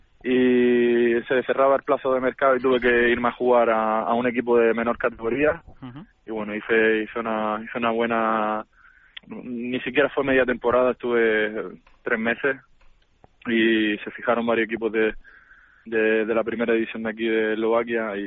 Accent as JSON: {"language": "Spanish", "country": "Spain", "lives_now": "Slovakia", "said": "en la primera división soy el único español"}